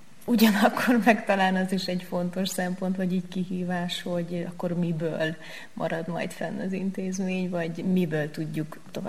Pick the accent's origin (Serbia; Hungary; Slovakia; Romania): Romania; Oradea, Bihor; én nagyváradi vagyok, és akkor így Nagyvárad jelenti az itthont, Kolozsvár meg kicsit így az otthont